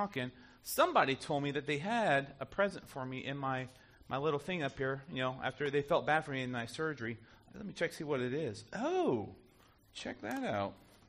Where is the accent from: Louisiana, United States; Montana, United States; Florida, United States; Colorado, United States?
Florida, United States; If you don't know, I grew up in South Florida. In the age of 70s and 80s, you didn't wear sunscreen, right?